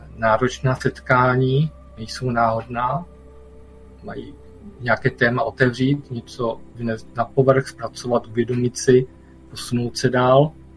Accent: Zlín Region, Czechia; moved away as an adult; also born or lived in Prague; Tam jsem se přestěhoval z Valašska a asi po 15 letech mi to zase do moje domoviny vrátilo zpět na Valašsko

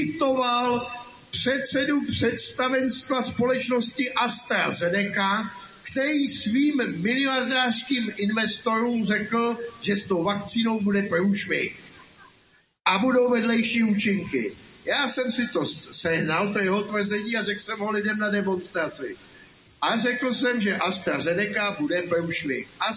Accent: Liberec, Liberec Region, Czechia; born there; kdo mě neznáte. Narodil jsem se v Liberci

